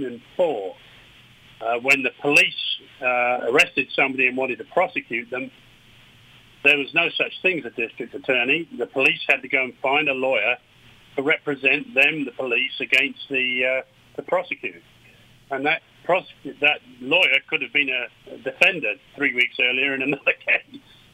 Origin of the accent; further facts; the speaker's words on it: Ireland; I'm Irish, I would love it too.